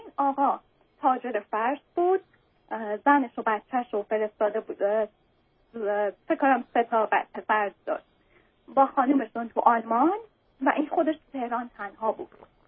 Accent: Iran; من آقا تو اون روزی که من از ایران اومدم بیرون دست از سر من برنست.

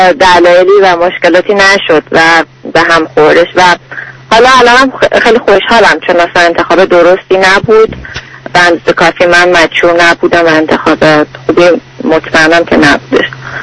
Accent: Iran; moved away as an adult; now in Canada; من ایران اکاونتینگ خوندم،

